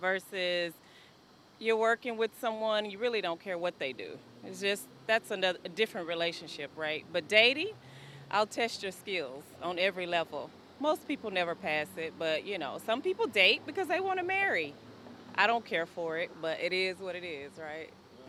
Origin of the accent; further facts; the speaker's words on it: Midland, Texas, United States; I am from Midland, Texas.